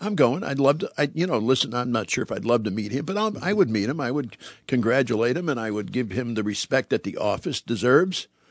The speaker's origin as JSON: {"language": "English", "town": "Chicago", "region": "Illinois", "country": "United States", "tie": "born or raised there", "said": "See, I'm born and raised in Chicago. I've been a Bears fan all my life. But you know what? I live here, and I still pull for the Lions."}